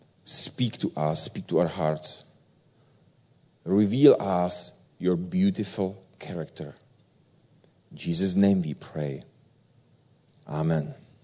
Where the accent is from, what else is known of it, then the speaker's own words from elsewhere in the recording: Czechia; now in Belgrade, Serbia; I am originally from Czech Republic, but I serve in Belgrade, Serbia.